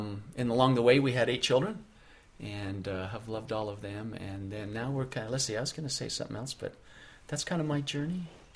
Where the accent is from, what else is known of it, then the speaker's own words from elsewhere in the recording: Provo, Utah, United States; I remember growing up in Provo there.